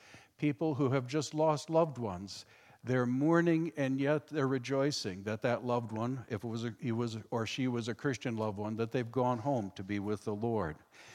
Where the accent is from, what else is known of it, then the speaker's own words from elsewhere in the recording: Marion, New York, United States; I'm from Marion, New York. I was a pastor there for 32 years at Second Reformed Church, which is now Faith Fellowship.